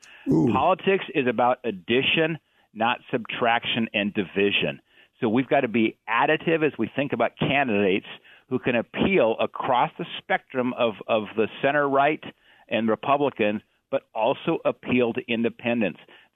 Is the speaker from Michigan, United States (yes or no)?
no; Montana, United States; we're paying very close attention to my home state of Montana.